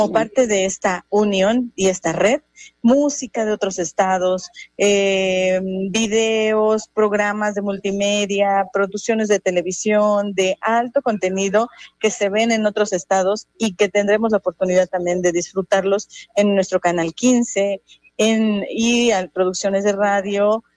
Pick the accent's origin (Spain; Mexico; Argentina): Mexico; Morelos; nuestra identidad como morelenses, como mexicanos, nuestra música, nuestros sabores, nuestras tradiciones.